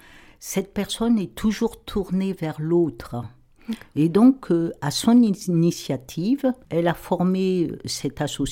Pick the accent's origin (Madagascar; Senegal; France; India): Madagascar; comme je suis originaire de Madagascar